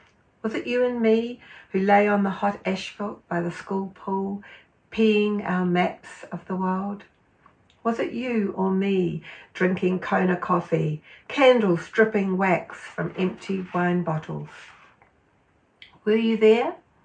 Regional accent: Richmond, Tasman, New Zealand; I was born in Richmond, Nelson. I grew up there in the 50s and 60s, grew up in Waverley Street, born in Hillcrest Hospital at the top of Waverley Street.

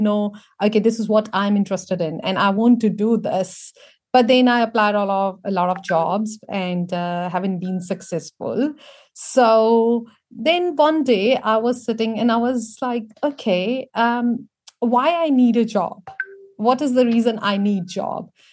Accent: India; now in New Zealand; I came to New Zealand in 2015. I'm from India

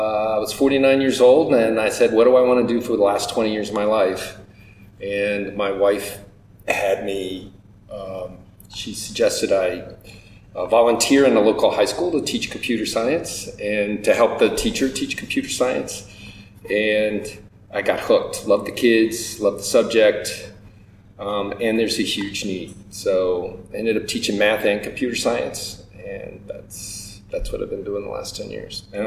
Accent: Georgia, United States; also born or lived in Tennessee / Virginia / Florida; Grew up in the South in the United States. So Georgia, Tennessee, Virginia. I was born in Florida.

